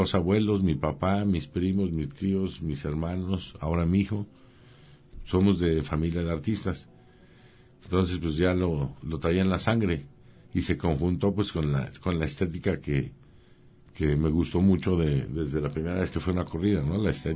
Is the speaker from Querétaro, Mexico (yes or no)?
yes; Querétaro, Mexico; yo soy originario de Querétaro, una tierra muy taurina